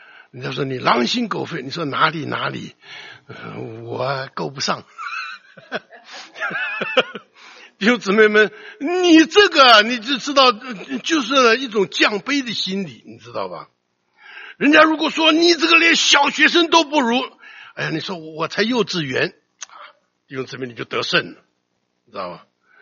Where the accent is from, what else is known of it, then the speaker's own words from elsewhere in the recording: China; 我们中国人也有一句话讲，你爬得越高摔得越重